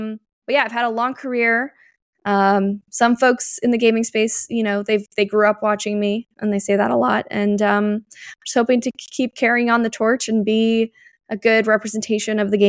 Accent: Canada; So I come from Canada, which just makes sense for the show. So I originated from Canada.

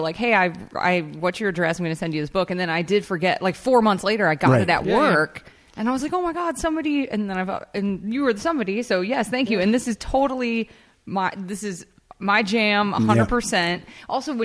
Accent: Sheffield, Yorkshire and the Humber, United Kingdom; growing up in Sheffield, that's like the Detroit of England. Like there's nothing going on. It's grim.

